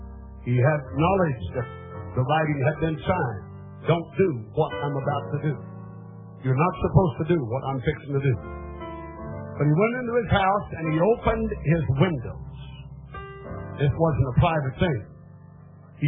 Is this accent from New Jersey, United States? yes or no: no; Missouri, United States; We're both from Southeast Missouri.